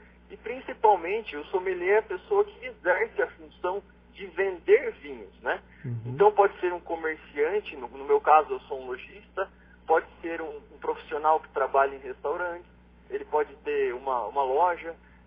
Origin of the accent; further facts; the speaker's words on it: Sorocaba, São Paulo, Brazil; Eu sou de São Paulo, sou de Sorocaba, na verdade, interior de São Paulo.